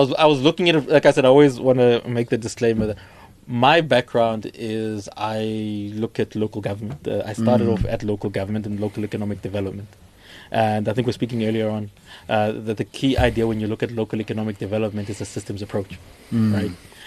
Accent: South Africa; I am a South African nationalist at heart

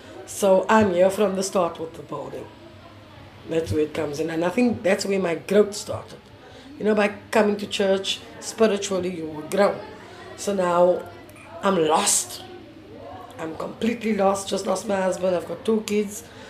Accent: Cape Town, Western Cape, South Africa; So I'm born and bred in Woodstock. All my life I was in the inner city.

